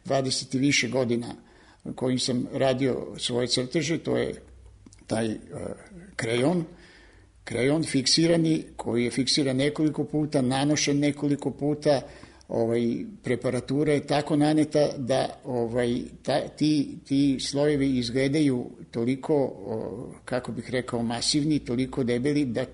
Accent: Vojvodina, Serbia; U ostalom, ja potičem iz Ravnice, iz Banata.

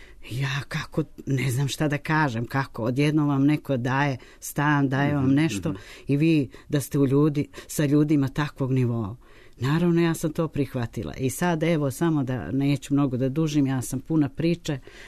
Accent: Berane, Berane Municipality, Montenegro; moved away; kada sam došla iz malog mesta, iz Crne Gore, iz Berana, od tada se zvalo Ivangrad, nije Berane.

